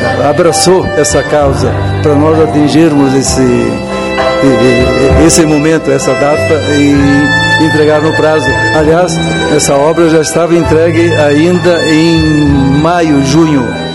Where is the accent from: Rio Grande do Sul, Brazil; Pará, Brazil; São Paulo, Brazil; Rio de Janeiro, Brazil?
Rio Grande do Sul, Brazil; Veranópolis; now in Lagoa Vermelha, Brazil; eu não sou filho natural daqui, sou de Veranópolis.